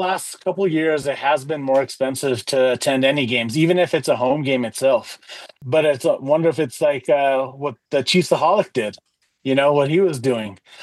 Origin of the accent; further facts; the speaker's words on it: Loveland, Colorado, United States; Growing up in Loveland is just a little 20-minute drive out east and whatnot, and that was the best.